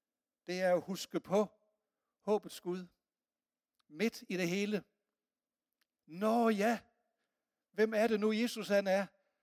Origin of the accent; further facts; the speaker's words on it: West Jutland, Denmark; sådan som vestjyde, så var jeg sådan noget realistisk